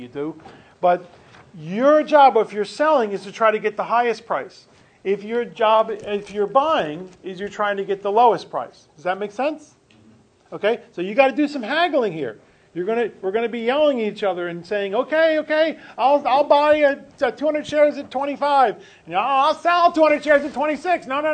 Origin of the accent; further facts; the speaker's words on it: Philadelphia, Pennsylvania, United States; I'm from Philadelphia. You ever been to Philadelphia? You're not missing much.